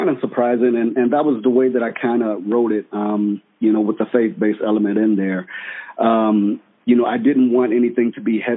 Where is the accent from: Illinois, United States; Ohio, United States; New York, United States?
Illinois, United States; Chicago; I grew up in Chicago on the South Side, and Mendel was a private school smack dab in the South Side, in the middle of the city.